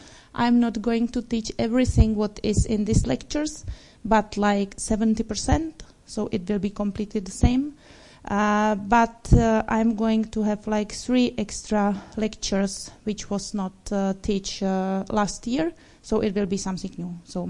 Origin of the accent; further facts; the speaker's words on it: Czechia; now in Norway; It's maybe crazy name because I'm not from Norway. I'm from the Czech Republic.